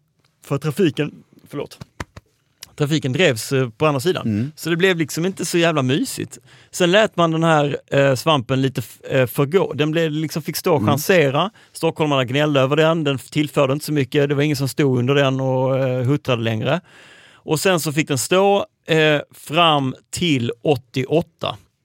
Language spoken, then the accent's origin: Swedish; Malmö, Skåne, Sweden; Jag kommer ju från Malmö, som du vet.